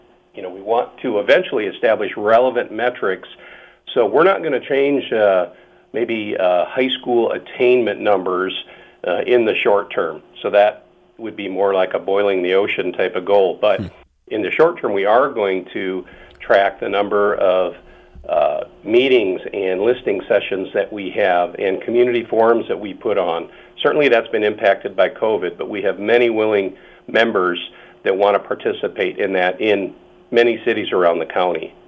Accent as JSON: {"language": "English", "town": "Marysville", "country": "United States", "tie": "born or raised there", "said": "Even though we lived out of state for years, I grew up in Marysville many years ago."}